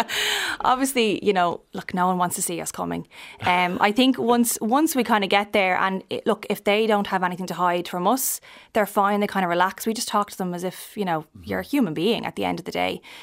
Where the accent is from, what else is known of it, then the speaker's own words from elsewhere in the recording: Skerries, Leinster, Ireland; So I'm from Skerries.